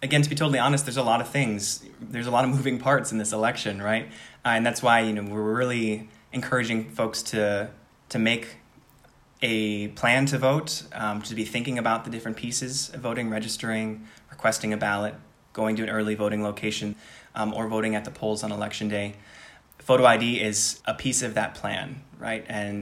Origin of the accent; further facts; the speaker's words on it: Sister Bay, Wisconsin, United States; I grew up in Sister Bay, Wisconsin, which is 2 hours from the closest DMV service center that offers Saturday hours.